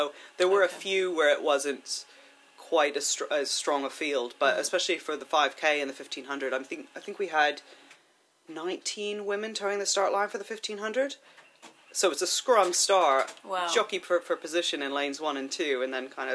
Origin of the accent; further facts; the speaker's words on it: United States; moved away as an adult; now in London, United Kingdom; I started running just after I moved to London in 2002. You may have noticed from my accent, I'm not from around here. I'm originally from the States, and I moved here after university.